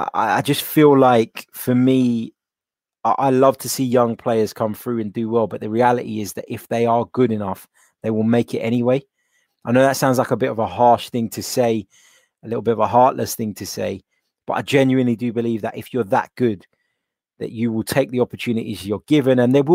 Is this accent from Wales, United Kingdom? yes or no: no; London, United Kingdom; born there; Cypriot, Greek Cypriot family originate from Cyprus. I was born here in London.